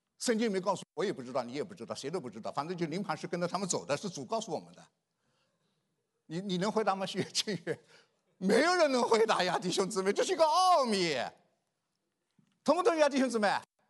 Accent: Shanghai, China; 因为我上海人讲话快，像放机关枪一样的啊。

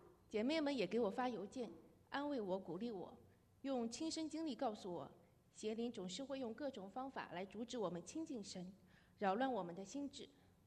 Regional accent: China; 我在大陆长大，我在学校里的教育都是无神论

